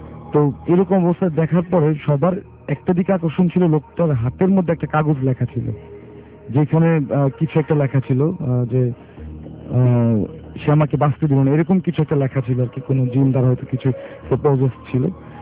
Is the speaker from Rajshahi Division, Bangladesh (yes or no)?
yes; Sirajganj, Rajshahi Division, Bangladesh; আমি যেহেতু ঢাকায় থাকতাম, আমার এই ঘটনাটি ঘটেছিল আমার দেশের বাড়ি সিরাজগঞ্জ আর কি।